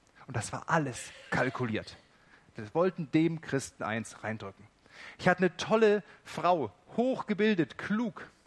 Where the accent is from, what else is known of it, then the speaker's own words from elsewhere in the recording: West Germany, Germany; Das war für mich eine der eindrücklichsten Erfahrungen, die ich als Wessi im Osten machen musste.